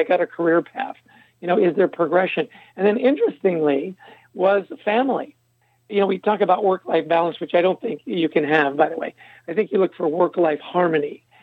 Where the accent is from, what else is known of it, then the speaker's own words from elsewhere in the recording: Canada; or I'm Canadian, we would say Gen Z.